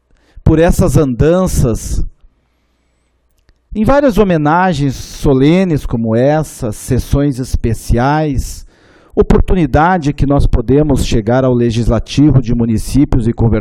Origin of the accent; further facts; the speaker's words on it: Rio Grande do Sul, Brazil; o que nós carregamos como gaúchos é um sentimento de pertencimento à nossa cultura, à nossa tradição, às nossas raízes.